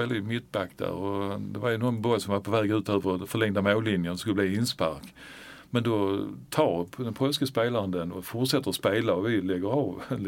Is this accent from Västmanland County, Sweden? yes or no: no; Malmö, Skåne, Sweden; Men vi var ju född på Möllevången ju, så att vi gick in i parken där och med kompisarna så tog vi oss in.